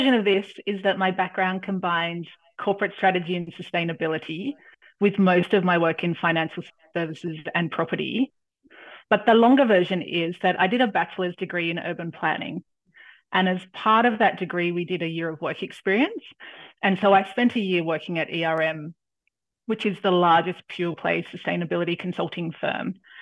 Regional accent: Sydney, New South Wales, Australia; Sydney, and I thought it was the only time in my lifetime that I'd be able to see the Olympics in my hometown. So I came back to Sydney and I ended up staying here

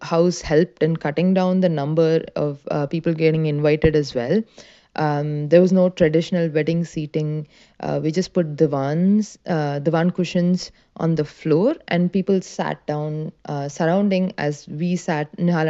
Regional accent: Chennai, Tamil Nadu, India; So the wedding was actually happening in my hometown, Madras, and the reception was in his hometown of Bangalore.

